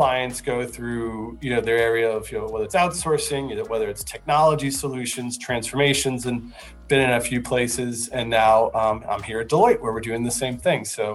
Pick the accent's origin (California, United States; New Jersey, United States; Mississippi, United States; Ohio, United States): New Jersey, United States; I'm from New Jersey. Feel free to hold that against me.